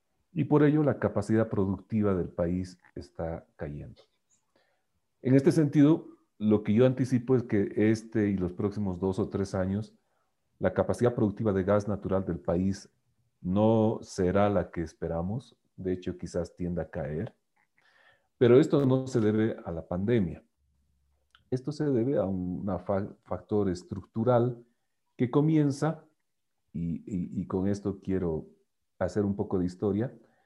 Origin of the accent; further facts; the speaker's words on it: Bolivia; Lo que hicimos como bolivianos hace 20 años atrás